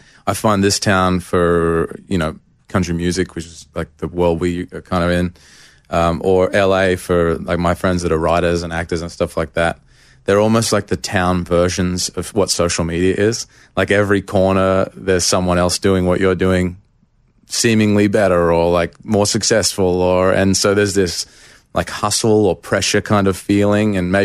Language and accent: English; Australia; now in Nashville, United States; And then I went back to Australia for a month at Christmas and just like I went to my hometown, I went and visited my grandparents or old mates.